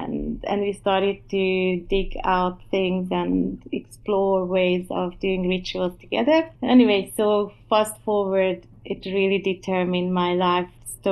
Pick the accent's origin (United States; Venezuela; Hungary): Hungary; My parents were children during the Holocaust, and I grew up in Hungary.